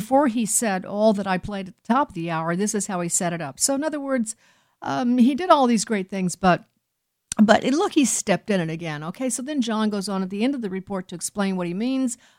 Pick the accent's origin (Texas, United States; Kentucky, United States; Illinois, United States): Illinois, United States; Chicago; certainly in near Chicago, which is, of course, my town, my hometown.